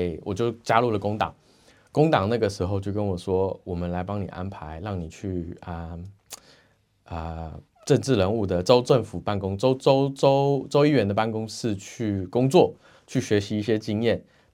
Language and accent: Chinese; Taiwan; 我家里是福建的，但是我从小的时候就是跟着爸爸妈妈在台湾